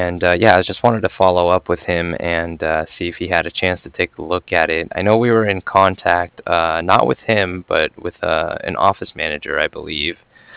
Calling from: Cardiff, Wales, United Kingdom; And I'm calling from Cardiff. That's Cardiff. Like Frank.

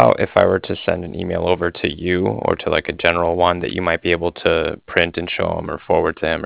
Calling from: Cardiff, Wales, United Kingdom; I was calling from Cardiff, and I was calling regarding some financing that was done with Trans Factors.

